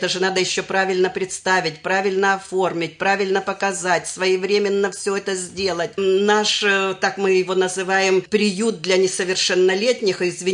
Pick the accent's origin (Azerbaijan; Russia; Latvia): Russia; Siberia; now in Ramensky District, Russia; Я сама сибирячка, когда оказалась вот 30 лет назад в Раменском районе